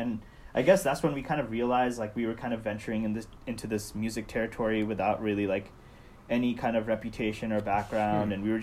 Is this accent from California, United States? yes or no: yes; California, United States; I grew up in the Bay Area. So I went to school here for most of my life and ended up staying in the Bay Area.